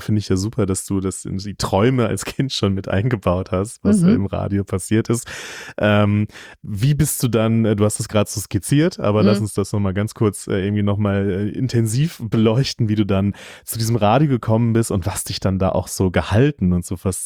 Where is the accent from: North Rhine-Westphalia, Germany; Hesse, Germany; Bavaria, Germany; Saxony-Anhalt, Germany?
North Rhine-Westphalia, Germany; born there; in meinem Geburtsland Nordrhein-Westfalen